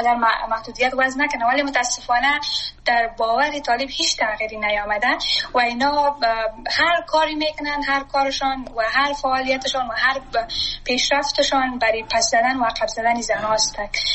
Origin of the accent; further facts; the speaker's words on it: Afghanistan; من شخصا آرزوی را ندارم که وطنم ترک کنم. من سرمایه وطنم هستم، من اونجا درس خواندم.